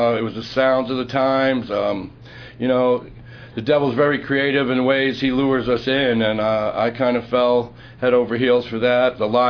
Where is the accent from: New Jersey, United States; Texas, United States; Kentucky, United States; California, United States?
New Jersey, United States; South Brunswick; I'm from South Brunswick, New Jersey.